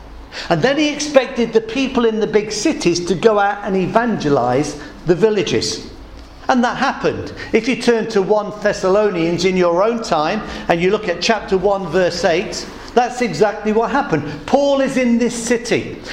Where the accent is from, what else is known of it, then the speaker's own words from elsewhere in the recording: England, United Kingdom; Now, I grew up in the Midlands and spent the first part of my life in the Midlands.